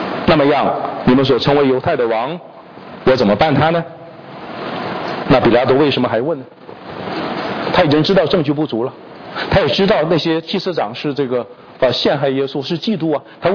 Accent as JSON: {"language": "Chinese", "country": "China", "said": "像我们中国人说刑不上大夫哈"}